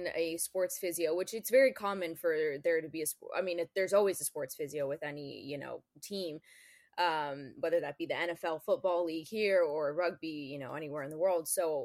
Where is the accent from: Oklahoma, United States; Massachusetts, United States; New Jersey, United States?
New Jersey, United States; now in California, United States; did theater in New York and New Jersey because I grew up in Jersey. And then I moved out to California and went to college out here.